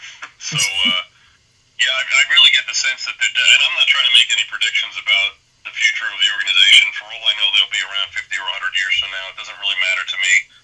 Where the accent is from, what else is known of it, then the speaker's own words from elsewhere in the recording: New York, United States; now in Montana, United States; It's not like where I grew up in New York, where it's like you get in your car and you drive 5 minutes and you're in the next town.